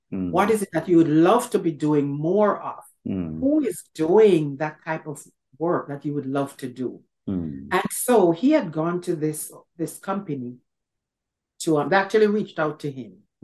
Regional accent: Jamaica; I grew up in Jamaica.

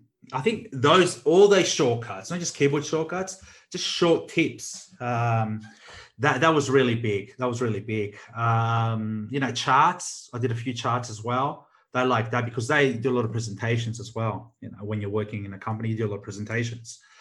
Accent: Australia; Like, you know, I came from Australia when you're on, you know, $80,000 to $100,000 plus.

